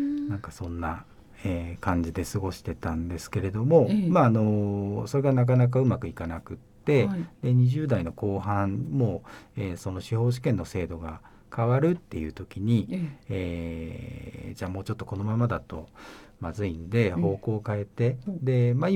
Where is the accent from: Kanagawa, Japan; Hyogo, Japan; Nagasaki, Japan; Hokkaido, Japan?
Kanagawa, Japan; Sagamihara; じゃあ地元に戻って、相模原に戻って、で手伝いながら